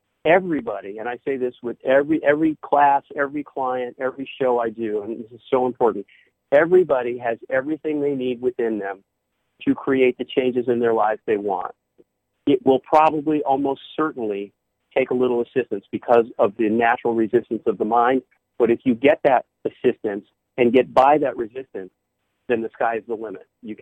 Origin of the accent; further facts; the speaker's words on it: New England, United States; now in West Coast, United States; But I grew up in New England, and it's a very provincial area of the country.